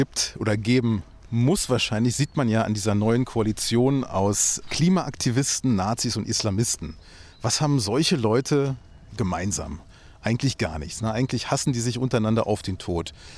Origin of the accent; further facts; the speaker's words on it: Bonn, North Rhine-Westphalia, Germany; born there; now in Berlin, Germany; Ich bin in Bonn geboren, lebe seit 20 Jahren in Berlin und ich komme aus einer gemischten Ehe.